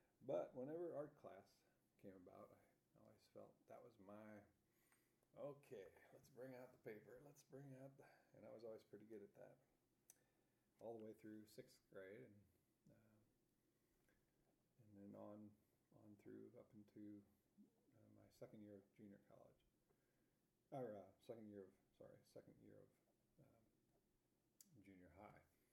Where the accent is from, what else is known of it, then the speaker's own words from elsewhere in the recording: Georgia, United States; born there; I was born August 18, 1955. I was born in Georgia in an army hospital.